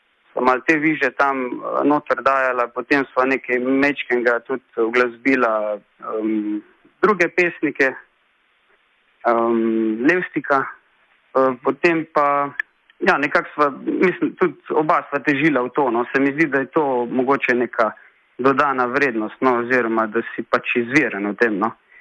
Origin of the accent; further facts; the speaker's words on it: Cerkno, Gorizia, Slovenia; Jaz sicer prihajam iz Cerkna, Cerkljanskega, tako da ja, smo vezani zagotovo mečken na Goriško